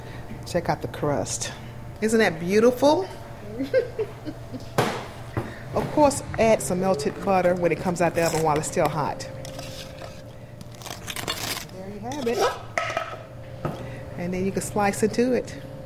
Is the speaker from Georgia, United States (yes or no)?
yes; Atlanta, Georgia, United States; I grew up right here in Atlanta, Georgia, around some great bakers.